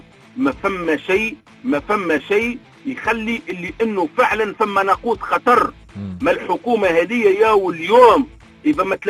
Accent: Tunisia; ونحن كشعب تونسي 12 مليون نعيشه لمدة عام ولا 6 أشهر بالمقاطعة

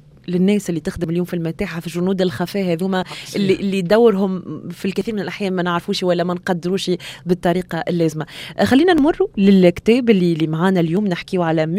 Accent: Tunisia; وانا كتونسي شكون يظهر لي من المهم مهم جدا اني نعرف التاريخ متاعي

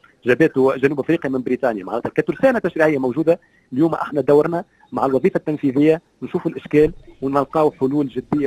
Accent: Tunisia; الثروه اللي عندنا في تونس تقريبا عندنا شعال ثاني دوله في العالم

